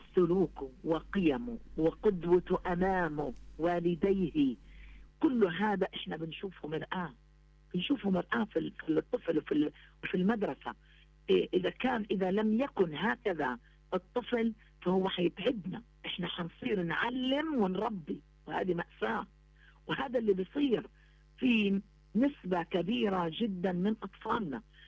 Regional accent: Palestine; لأنه إحنا في فلسطين العالم الوحيد اللي في العالم عندنا كثافة صفية

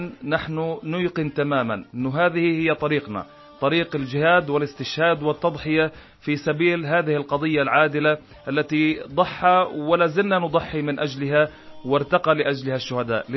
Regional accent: Palestine; نحن كعائلات فلسطينية وكشعب فلسطيني

